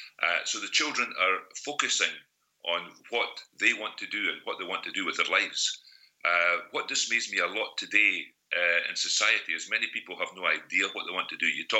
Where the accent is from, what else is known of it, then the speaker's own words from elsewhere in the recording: Scotland, United Kingdom; I'm a Scottish weaver.